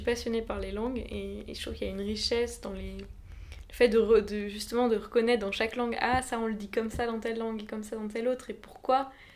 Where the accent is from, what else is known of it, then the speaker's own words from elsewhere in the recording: Paris, Île-de-France, France; En tant que Français, Parisien, on se plaint souvent, surtout Parisien, on se plaint souvent d'être à Paris